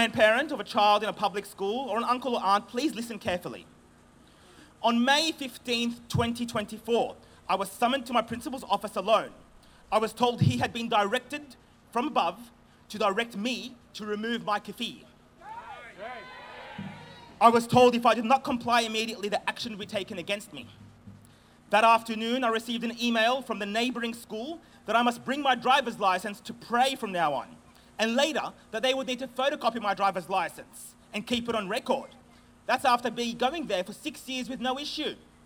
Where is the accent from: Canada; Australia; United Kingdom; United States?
Australia; I am an Australian Palestinian man who wears a keffiyeh as it brings me comfort at this time.